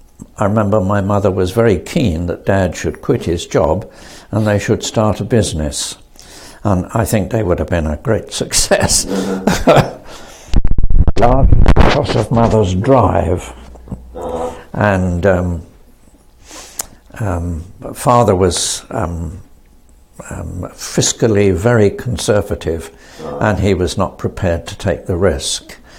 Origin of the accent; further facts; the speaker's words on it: Cricklewood, London, United Kingdom; born there; I was born in Cricklewood, which is North London.